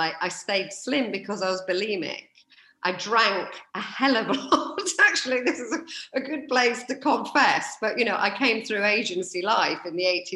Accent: Nottingham, East Midlands, United Kingdom; I was a grocer's daughter. I lived above the shop. I grew up in Nottingham.

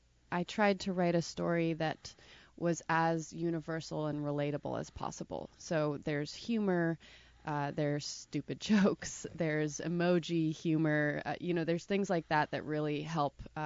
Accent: Wakefield, Rhode Island, United States; I'm from South Kingstown, from Wakefield.

